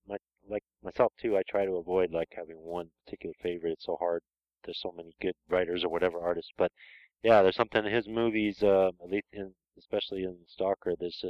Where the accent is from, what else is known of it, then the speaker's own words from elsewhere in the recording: East Coast, United States; growing up on the East Coast where people tend to speak faster